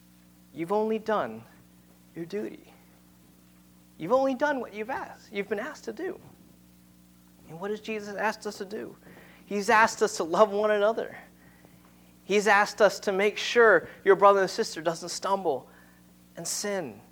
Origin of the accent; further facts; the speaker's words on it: Long Island, New York, United States; as a little kid, growing up in Long Island, I'd be like, wow, maids.